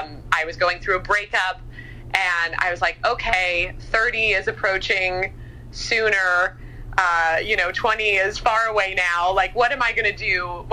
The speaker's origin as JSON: {"language": "English", "region": "New York", "country": "United States", "said": "I think as a New Yorker, we're kind of quick to be like, oh, you know, everyone's selfish"}